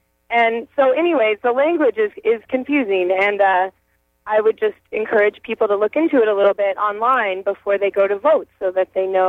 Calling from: Ellsworth, United States; I'm calling from Ellsworth.

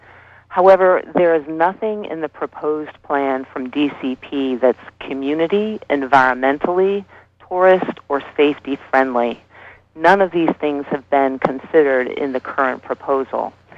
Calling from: Searsport, Maine, United States; I'm calling from Searsport.

